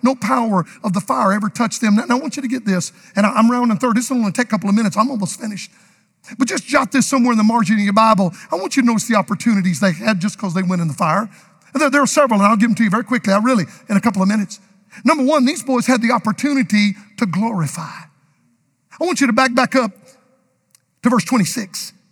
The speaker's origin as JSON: {"language": "English", "region": "Florida", "country": "United States", "tie": "born or raised there", "said": "In Florida, my home state, they rub a gator head."}